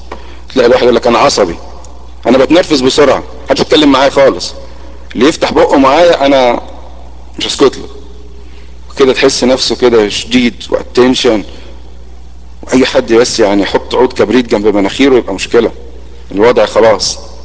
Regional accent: Egypt; كلكم جايين من مصر، وكلنا خميره حلوه نشأت في مصر

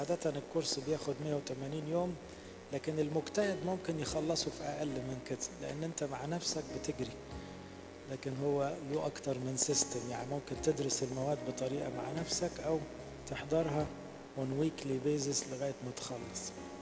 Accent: Egypt; المطار دلوقتي عندنا في مصر صلوا لنا

